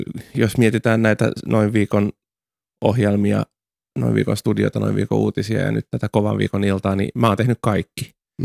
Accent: Parainen, Southwest Finland, Finland; kyllähän Paraisillakin oli siis silleen teininä

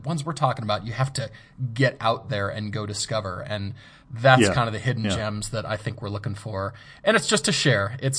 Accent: Fort Collins, Colorado, United States; I grew up in Fort Collins, so yeah, all the canyon roads

